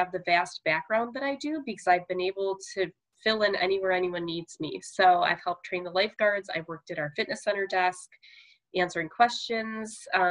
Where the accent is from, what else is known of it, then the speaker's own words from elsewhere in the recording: Chicago, Illinois, United States; Most of you know I'm from the Chicago area. Illinois has a great Parks and Recreation Association.